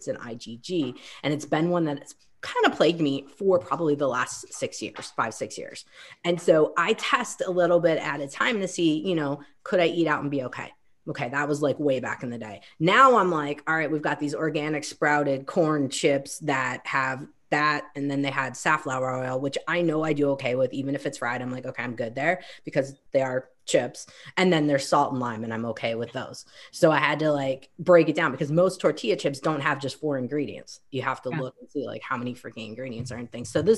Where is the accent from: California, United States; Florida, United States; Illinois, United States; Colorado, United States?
Illinois, United States; I grew up in Illinois, close to the Wisconsin border. We love our corn on the cob.